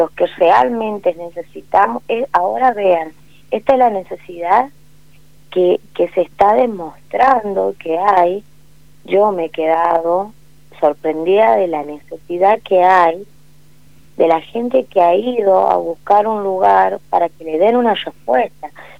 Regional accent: Valle Fértil, San Juan, Argentina; Somos de Valle Fértil. Del 100% somos de Valle Fértil.

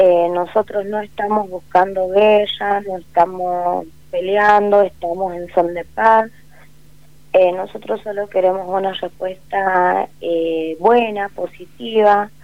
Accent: Valle Fértil, San Juan, Argentina; Somos de Valle Fértil. Del 100% somos de Valle Fértil.

